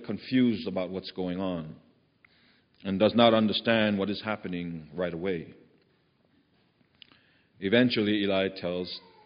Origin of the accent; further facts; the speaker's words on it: Los Angeles, California, United States; I started to see that there were other children that didn't have to avoid the police growing up in Los Angeles.